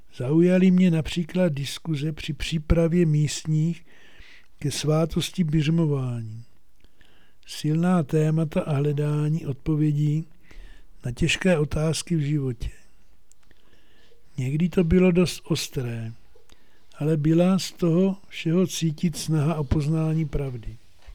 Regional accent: Moravia, Czechia; Připadalo mi to všechno naprosto jiné než u nás na Moravě

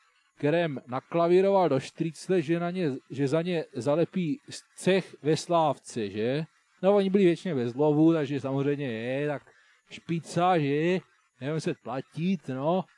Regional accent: Brno, South Moravian Region, Czechia; tak já jsem z Brna, tak já tady žiju tady

